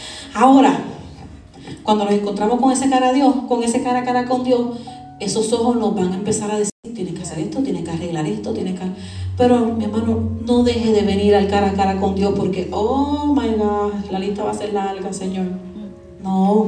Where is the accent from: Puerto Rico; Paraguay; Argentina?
Puerto Rico; Yo, como madre, mire, fue difícil, y más yo que soy boricua